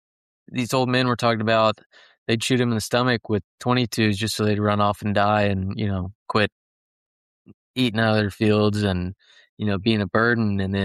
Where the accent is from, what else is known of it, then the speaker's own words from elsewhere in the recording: Texas, United States; You know, I'm just from North Texas. You know, we got pigs and they don't have pigs down there in Fredericksburg either at his house.